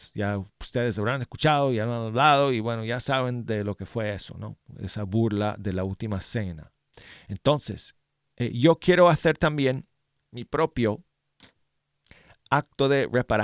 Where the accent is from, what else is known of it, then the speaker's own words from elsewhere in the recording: Denver, Colorado, United States; como me pasaba a mí de joven tratando de llamar a la emisora allá en mi ciudad natal de Denver a la 107.9 FM.